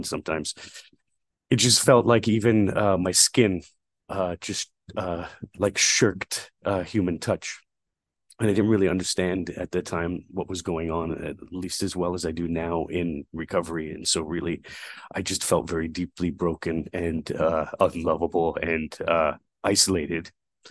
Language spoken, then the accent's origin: English; Brooklyn, New York, United States; I was born and raised in Brooklyn in the 1980s. I was born in the mid 70s, so the 80s was basically my childhood.